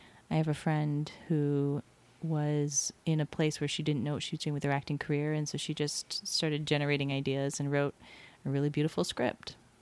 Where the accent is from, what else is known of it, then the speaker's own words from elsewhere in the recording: Hawaii, United States; So whenever I tell people I'm from Hawaii, they always ask me, why did you leave?